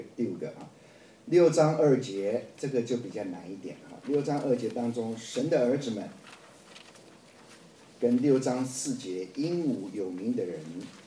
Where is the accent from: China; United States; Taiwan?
China; 我们中国人取名字也有什么